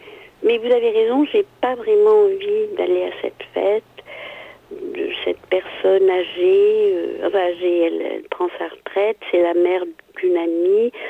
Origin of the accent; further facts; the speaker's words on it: Morocco; born there; parce que je suis née au Maroc